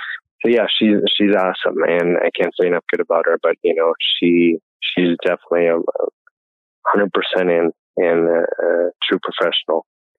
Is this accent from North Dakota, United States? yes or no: yes; North Dakota, United States; And finally I said, you know, I'm from North Dakota